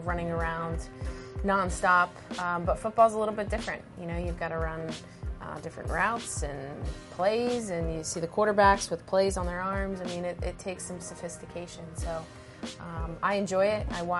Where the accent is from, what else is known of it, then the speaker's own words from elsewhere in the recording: New Jersey, United States; Growing up in New Jersey, I'm at the, you know, southern part of New Jersey, so I am an Eagles fan